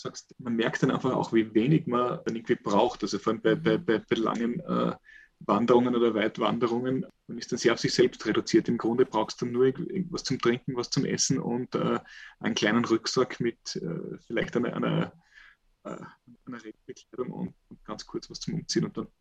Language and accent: German; Carinthia, Austria; wenn ich bei mir daheim, wo ich aufgewachsen bin, im Lavantal oder sogar wenn ich immer den Unterkärntner Raum